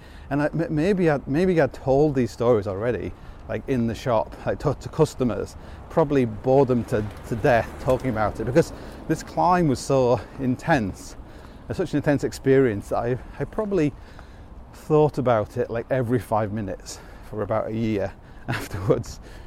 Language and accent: English; Hull, Yorkshire and the Humber, United Kingdom; Like when I grew up in Hull, and I knew a lot of, before I left